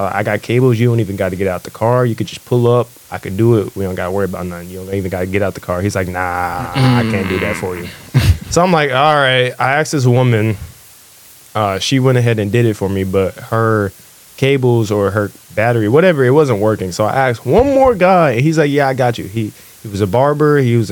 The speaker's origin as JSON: {"language": "English", "town": "Fort Worth", "region": "Texas", "country": "United States", "lives_now": "San Marcos, United States", "said": "He finally gets to where we live in San Marcos. We're from Fort Worth, so it took him like 4 hours to get here."}